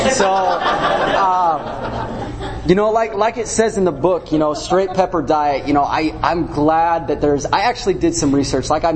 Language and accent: English; Salt Lake City, Utah, United States; I'm from Salt Lake City, so I was in the predominant religion up there. You know, I was Mormon, and I was seminary president.